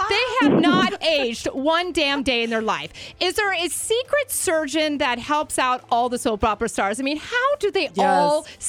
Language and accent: English; Scottsdale, Arizona, United States; born there; I was born in Scottsdale. So I remember looking at my mom. She always had beautiful turquoise jewelry on.